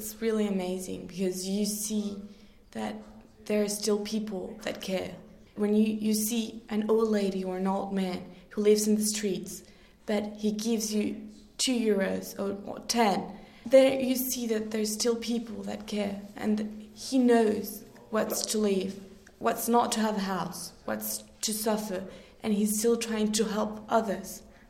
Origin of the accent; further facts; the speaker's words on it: Mexico; I come from Mexico. I'm 18 years old. I arrived in August from last year